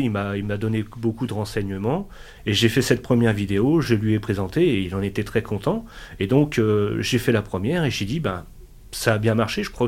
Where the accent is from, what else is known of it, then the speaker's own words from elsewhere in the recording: Vaumoise, Hauts-de-France, France; Vaumoise, c'est mon village natal.